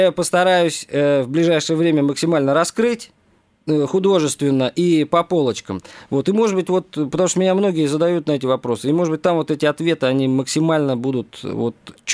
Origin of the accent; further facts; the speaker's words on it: Saint Petersburg, Russia; хотя я никакой не комбайнер, я из Питера, вообще всю жизнь в театре проработал.